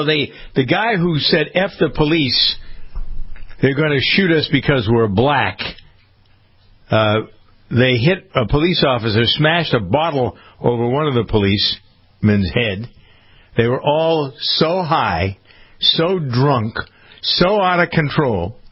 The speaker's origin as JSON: {"language": "English", "town": "Framingham", "region": "Massachusetts", "country": "United States", "tie": "born or raised there", "said": "There was an incident in my hometown of Framingham over this past weekend"}